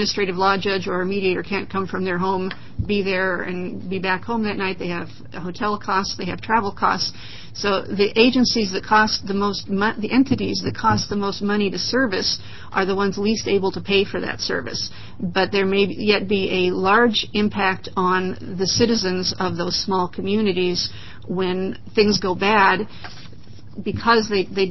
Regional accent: Burns, Oregon, United States; also born or lived in Madras; I'm from Madras. I actually was born, spent my childhood years in Burns.

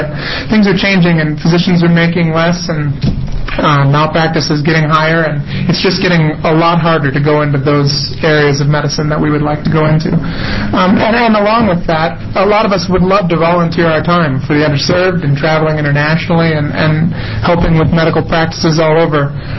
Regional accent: Alaska, United States; And I'm actually not an Oregonian. I come from Alaska.

